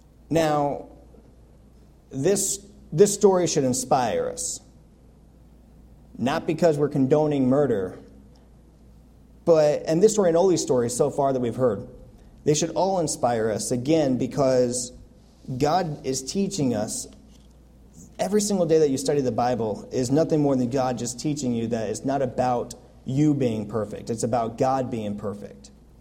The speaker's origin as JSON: {"language": "English", "region": "Oregon", "country": "United States", "said": "Of course, I am from Oregon, so."}